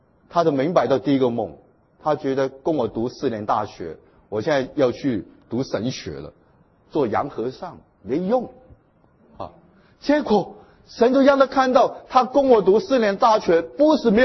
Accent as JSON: {"language": "Chinese", "country": "China"}